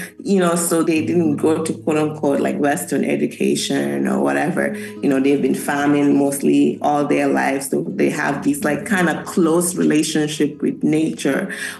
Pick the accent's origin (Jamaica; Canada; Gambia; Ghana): Gambia; now in United States; I grew up in the Gambia my whole life.